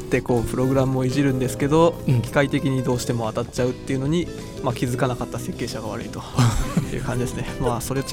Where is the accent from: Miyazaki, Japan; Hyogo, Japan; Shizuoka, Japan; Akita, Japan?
Shizuoka, Japan; 出身は静岡県ですけど、うん、出身校は豊田高専から来ました。